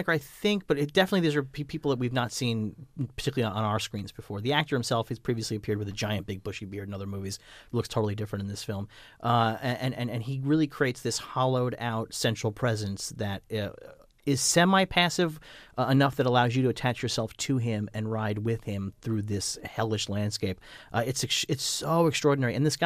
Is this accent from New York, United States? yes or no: yes; New York City, New York, United States; I grew up in New York City around Holocaust survivors